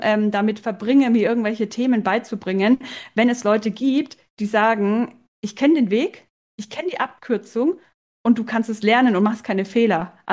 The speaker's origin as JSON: {"language": "German", "country": "Germany", "said": "Ich selbst bin aus Deutschland."}